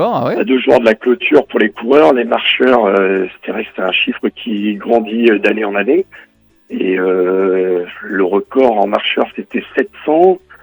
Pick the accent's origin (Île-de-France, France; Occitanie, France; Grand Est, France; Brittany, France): Brittany, France; Tréguier; parce que nous on est de Tréguier